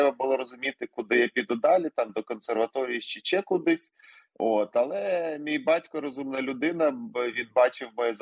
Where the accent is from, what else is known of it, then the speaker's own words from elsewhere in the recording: Zhytomyr, Zhytomyr Oblast, Ukraine; born there; Народився я на Житомирщині, в місті Житомир